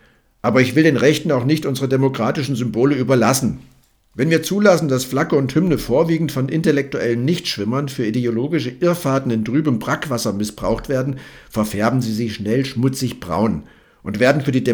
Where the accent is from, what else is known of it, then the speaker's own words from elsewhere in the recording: Germany; born there; Ich bin Deutscher, weil ich hier geboren wurde.